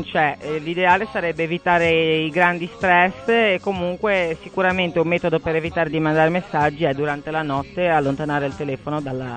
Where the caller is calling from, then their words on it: Bolzaneto, Liguria, Italy; Siamo da Bolzaneto.